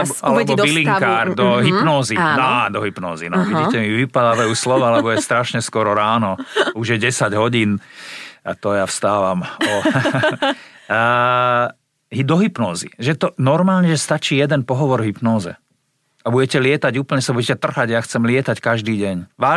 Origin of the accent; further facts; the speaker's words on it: Malacky, Bratislava Region, Slovakia; ja som dlho ako detské leta mal len doma v Malackách na kúpalisku, lebo my sme boli strašne chudobná rodina.